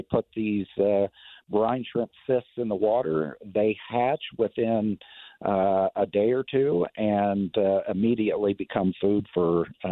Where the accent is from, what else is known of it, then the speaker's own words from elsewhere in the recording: Kansas, United States; I'm originally from Kansas, so I didn't even know what a brine shrimp was.